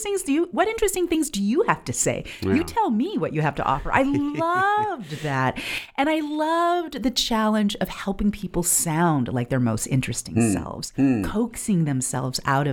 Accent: California, United States; seeking my parents' approval as a Taiwanese kid growing up in California was everything.

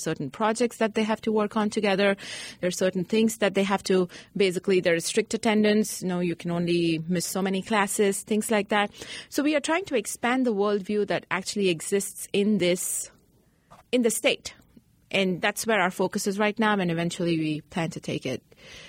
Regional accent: Mumbai, Maharashtra, India; moved away as an adult; now in Oklahoma, United States; I am originally from India, Bombay, born, brought up, spent 17 years of my life there.

